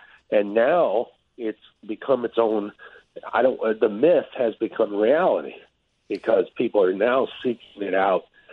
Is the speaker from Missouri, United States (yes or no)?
yes; St. Louis, Missouri, United States; Where I'm from St. Louis, and you know, and coming from the big city, it's really unusual for you to meet people who talk to you